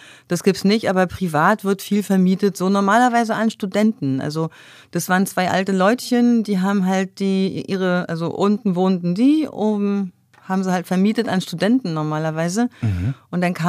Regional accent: Germany; now in Norway; Weil wir haben als Deutsche schon Vorteile, da ist die Sprache nicht so schwer.

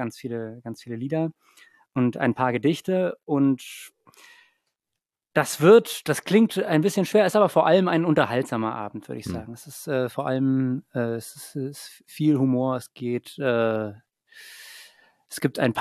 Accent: Berlin, Germany; born there; Ich bin in Berlin geboren, genau.

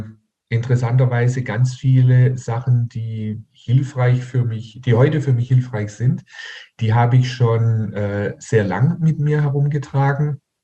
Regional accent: Heilbronn, Baden-Württemberg, Germany; Hier in meiner Heimatstadt in Heilbronn waren amerikanische Atomraketen stationiert, direkt vor unserer Haustüre.

